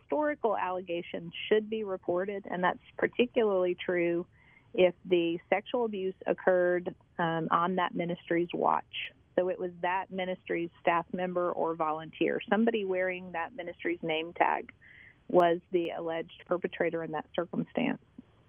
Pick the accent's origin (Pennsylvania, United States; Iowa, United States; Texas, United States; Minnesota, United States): Texas, United States; Fort Worth; I'm from Fort Worth, not Houston.